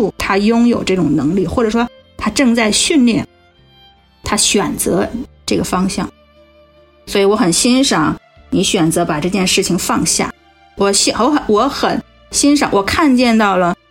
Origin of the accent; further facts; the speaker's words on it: China; 那我们中国人这个圣经上把它翻译成节制